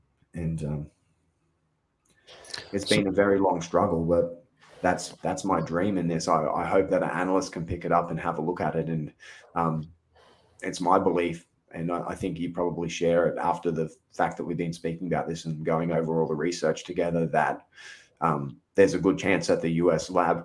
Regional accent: Australia; I'm an Australian. I handed it over.

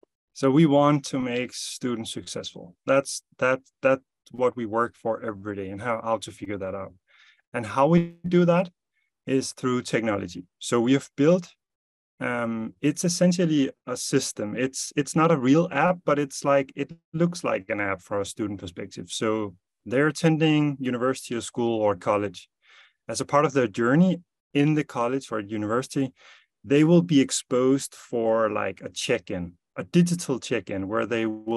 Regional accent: Denmark; I'm from Denmark. Father of three boys

